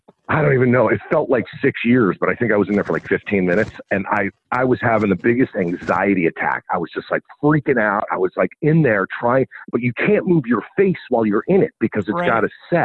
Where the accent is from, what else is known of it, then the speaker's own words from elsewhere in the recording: New Jersey, United States; No, you know, I'm from Jersey. My father lives out there, and my brother is out there.